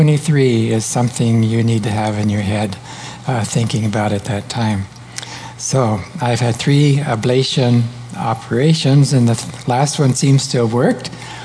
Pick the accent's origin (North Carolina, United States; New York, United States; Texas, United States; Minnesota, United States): Texas, United States; And but being a Texan, God knew exactly what I needed, a big dose of humility.